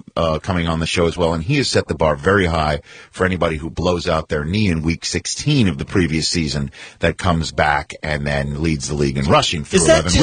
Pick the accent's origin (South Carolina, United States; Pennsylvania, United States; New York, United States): New York, United States; New York City; I'm from the New York City area.